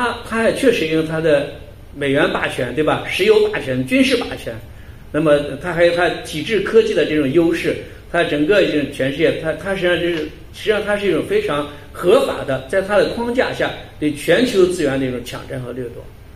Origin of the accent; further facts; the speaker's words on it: China; 因为我们中国人，我们